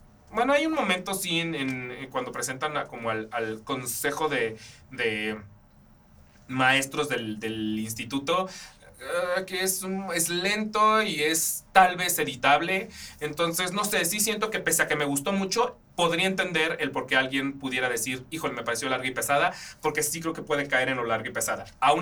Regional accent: Mexico; a mi país y no me gusta. Pero bueno, más allá de eso, que eso lo percibo yo como mexicano

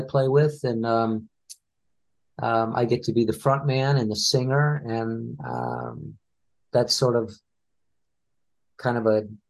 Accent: Richmond, Virginia, United States; I grew up in Richmond, Virginia

